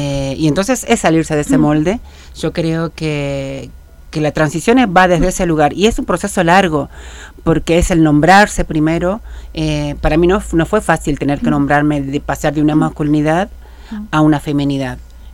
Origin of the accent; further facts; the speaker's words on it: Rosario de Lerma, Salta, Argentina; Y transcurrí toda parte de mi infancia, adolescencia y juventud en Rosario de Lerma.